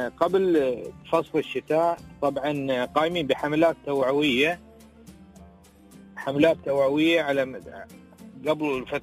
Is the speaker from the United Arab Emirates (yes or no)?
yes; United Arab Emirates